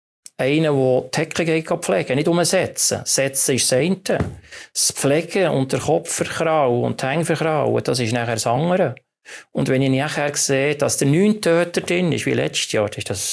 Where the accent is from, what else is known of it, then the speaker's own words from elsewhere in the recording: Bern, Switzerland; Das Bernbiet als Berner.